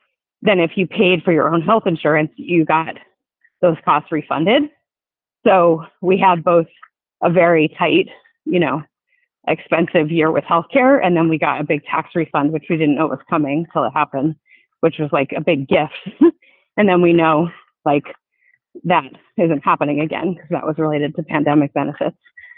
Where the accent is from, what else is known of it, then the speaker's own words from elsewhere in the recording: Northeast, United States; So I'm from the Northeast. And so, I like to visit with my family and two siblings and parents in the Northeast.